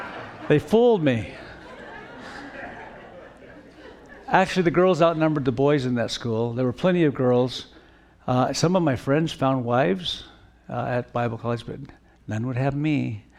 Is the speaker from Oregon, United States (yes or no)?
yes; Oregon, United States; now in California, United States; So I was born in California. I know I tell you that my home is Oregon because I lived all my life in Oregon, but you know, coming back to California was kind of a return to my homeland here.